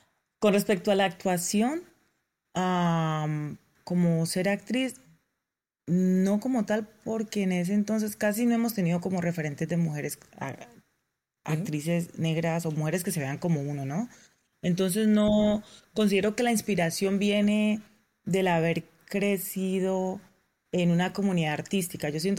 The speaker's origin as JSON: {"language": "Spanish", "country": "Colombia", "said": "por ejemplo, en mi país, o sea, como en el Colombia normal"}